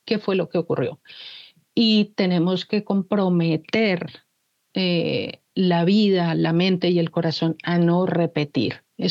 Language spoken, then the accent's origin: Spanish; Colombia; sino que como nación colombiana tenemos que saber la verdad